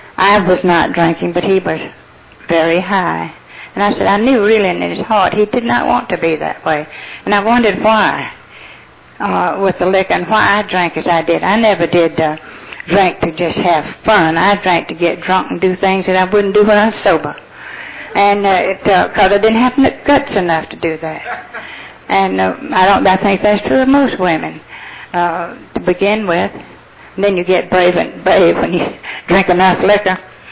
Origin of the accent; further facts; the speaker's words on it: Atlanta, Georgia, United States; I was raised in the Methodist Church, Grace Methodist, right in Atlanta.